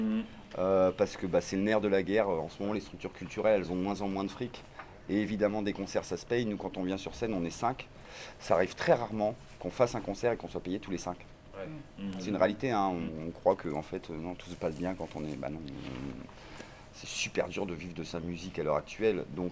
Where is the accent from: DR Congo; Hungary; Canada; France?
France; Hauts-de-France; Nord, comme on vient du Nord.